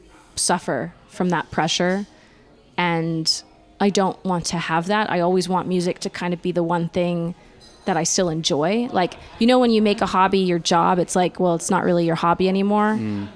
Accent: Canada; accent: American; even though my accent sounds American, I mean, I grew up in Canada, but I didn't really, like, I'd never really spent that much time in America.

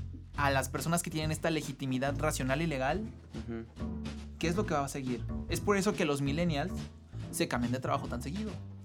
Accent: Mexico; no solamente porque somos generación Z, sino porque somos mexicanos

